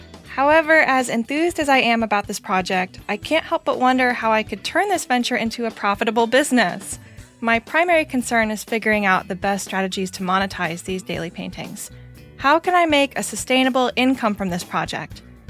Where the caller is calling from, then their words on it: Santa Fe, New Mexico, United States; I'm reaching out from Santa Fe, New Mexico. I'm a longtime artist specializing in watercolor paintings.